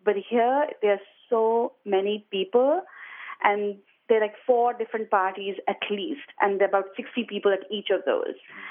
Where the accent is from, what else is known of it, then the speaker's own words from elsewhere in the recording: Mumbai, Maharashtra, India; now in Glendale Heights, United States; I live in Glendale Heights. And I grew up in Bombay, India, all the way from the state of Andhra Pradesh. And the capital is Hyderabad. So we are Hyderabadis